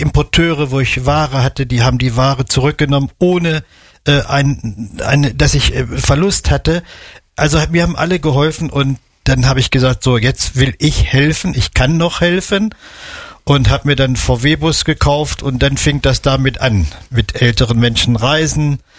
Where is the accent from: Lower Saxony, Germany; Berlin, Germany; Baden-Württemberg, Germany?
Lower Saxony, Germany; Fallersleben; Nein, ich bin aus Fallersleben.